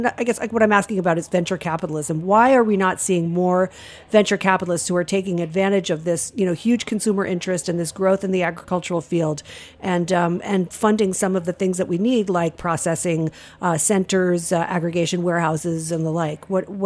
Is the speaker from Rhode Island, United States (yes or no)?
yes; Rhode Island, United States; I'm from Rhode Island.